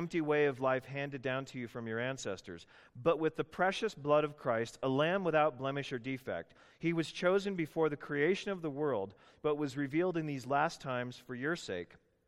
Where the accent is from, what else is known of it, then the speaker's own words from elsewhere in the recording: Canada; now in United States; And I, being the Canadian, my English was better. Still didn't speak total U.S. English at that point.